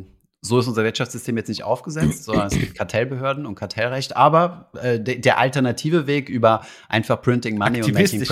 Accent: Germany; Als Deutscher in Georgien bist du sowieso immer willkommen, habe ich das Gefühl.

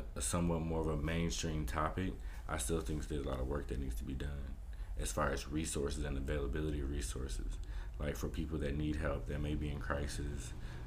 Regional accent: Chicago, Illinois, United States; born there; so I was born in the Chicago area, moved around quite a bit as a kid, too.

